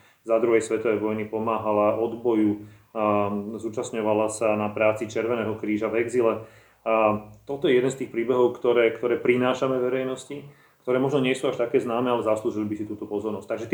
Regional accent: Bratislava, Bratislava Region, Slovakia; narodil som sa v roku 1976, som z Bratislavy.

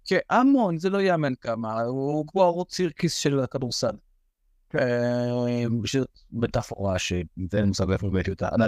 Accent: Acre, Northern District, Israel; איפה לירושלים בכלל, כי אני מעכו

